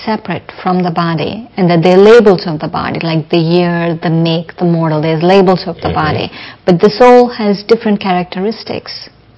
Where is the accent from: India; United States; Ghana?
India; if I get trapped in the label that I'm Indian